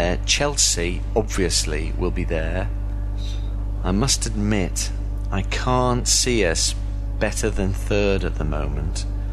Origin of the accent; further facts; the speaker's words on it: Isle of Man; I come from the Isle of Man, which doesn't have its own football team.